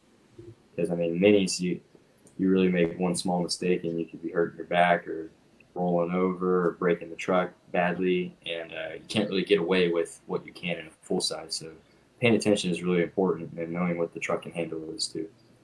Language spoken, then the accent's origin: English; Turlock, California, United States; Well, my hometown show in Turlock is definitely my favorite one to perform at, just because I have a lot of family that goes to it, friends.